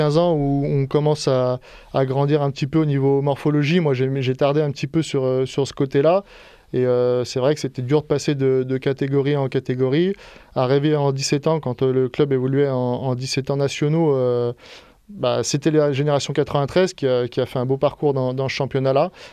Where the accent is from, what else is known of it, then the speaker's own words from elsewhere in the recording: Bourg-en-Bresse, Auvergne-Rhône-Alpes, France; j'ai 29 ans, je suis natif de Bourg-en-Bresse.